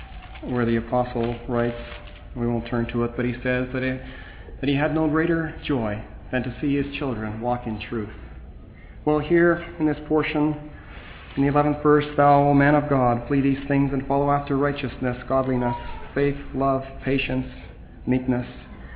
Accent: Montreal, Quebec, Canada; also born or lived in Cerrito Ferry; And I'm thankful in growing up in Montreal for my brethren there that saw me in the ditch, half dead.

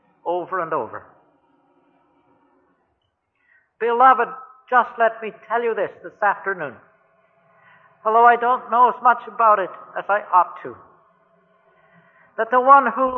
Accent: Canada

